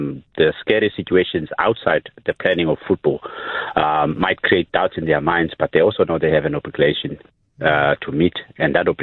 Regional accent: South Africa; We don't have to hide behind coronavirus not to be active as South African citizens.

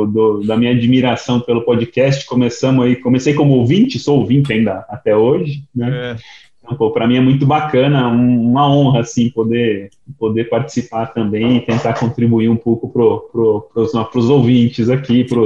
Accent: São Paulo, Brazil; São Paulo, sou paulistano. E, enfim, estudei em colégios normais

